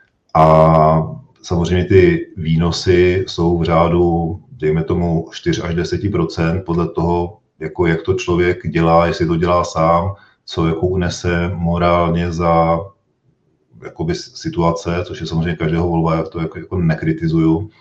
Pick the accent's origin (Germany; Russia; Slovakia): Germany; A že k tomu jsem vyrůstal v Německu